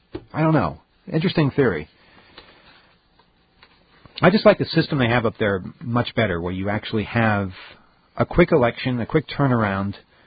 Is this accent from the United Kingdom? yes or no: no; Canada; As a Canadian, the thing I like most about our elections is that there's generally just a few months of campaigning before the election.